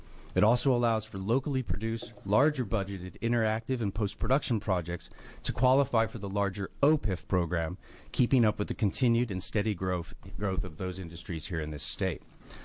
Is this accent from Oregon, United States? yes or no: yes; Portland, Oregon, United States; I was born and raised in the Montevilla neighborhood in Portland and went to Vancouver Film School in British Columbia.